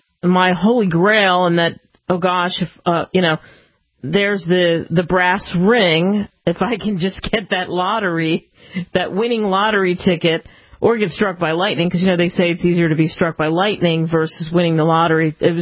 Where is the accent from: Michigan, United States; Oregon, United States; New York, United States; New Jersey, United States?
New Jersey, United States; Cherry Hill; as they would say back in my hometown of Cherry Hill, I'm slinging the hash just like the rest of you